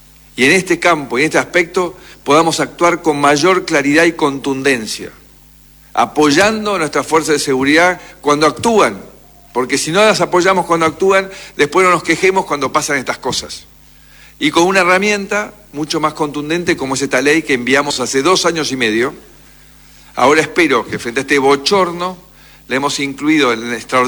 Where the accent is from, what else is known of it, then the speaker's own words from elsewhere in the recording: Argentina; la forma que tenemos los argentinos de vincularnos